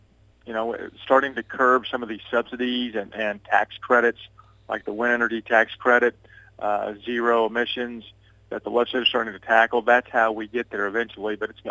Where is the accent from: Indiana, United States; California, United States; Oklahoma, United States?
Oklahoma, United States; Enid; I just don't drive out of Bartlesville or drive out of my hometown of Enid and rearview mirror and say, okay, check a box.